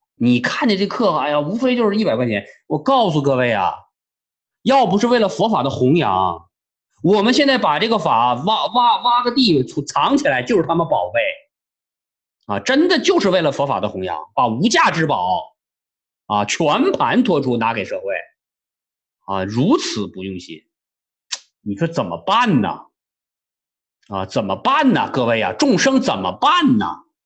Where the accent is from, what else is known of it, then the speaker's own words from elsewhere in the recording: Daxing'anling, Heilongjiang, China; now in Beijing, China; 我小时候在他妈黑龙江的什么大兴安岭，后来跑到齐齐哈尔、富拉尔基，我从多小的一个穷乡僻壤冒出来的，到了北京